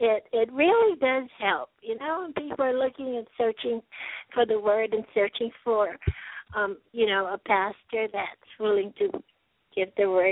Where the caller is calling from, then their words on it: Hawaii, United States; I'm calling from Hawaii, so our timetable is a little different here.